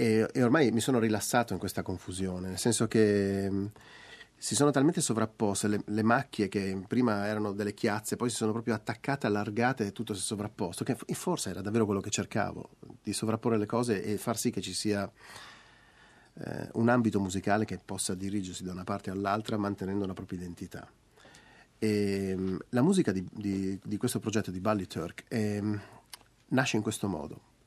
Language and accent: Italian; Friuli-Venezia Giulia, Italy; Io vengo dal Friuli Venezia Giulia, che è un posto di confine, è un posto di passaggio.